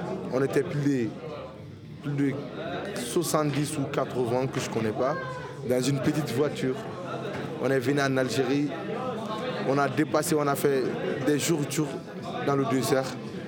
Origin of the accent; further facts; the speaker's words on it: Kankan Region, Guinea; Je viens de l'Afrique de l'Ouest, la Guinée-Conakry. Moi, j'étais chez moi en Guinée-Conakry. J'étais dans une région qu'on appelle Cancan. Je vivais là-bas.